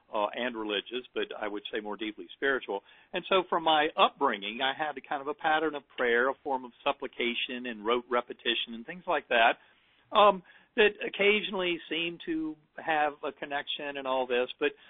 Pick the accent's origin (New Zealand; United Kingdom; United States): United States; North Carolina; the religious orthodoxy I grew up with in North Carolina through a Methodist church, did not really allow for that oneness with the divine.